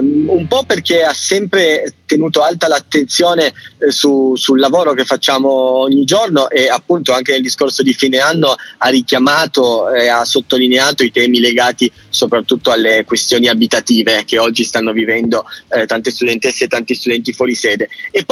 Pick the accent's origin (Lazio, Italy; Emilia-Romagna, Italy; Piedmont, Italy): Piedmont, Italy; io che provengo dal Piemonte